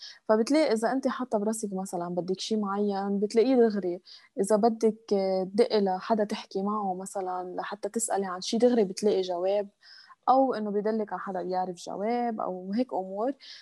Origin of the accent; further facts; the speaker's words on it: Lebanon; وبالنسبة إلي دايما بفكر إنه كلبناني اللي عاش تجارب كتير قاسية بالحياة، من الحرب، من عدم استقرار